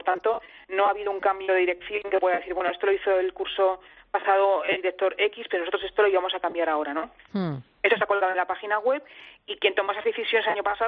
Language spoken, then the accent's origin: Spanish; Catalonia, Spain; born there; yo soy nacida en Cataluña y puedo hablar en catalán y en castellano, ¿no?